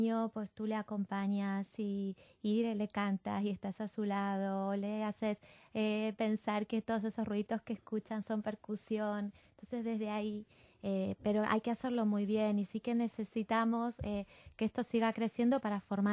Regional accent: Argentina; es como es argentina, yo también, pero como es argentina le gusta la mira.

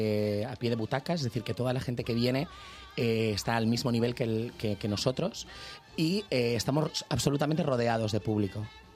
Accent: Galicia, Spain; also born or lived in Las Palmas; viví los dos primeros años de mi vida allí por cuestiones de trabajo de mi familia, pero toda mi familia en realidad es de Galicia y luego me crié en Galicia.

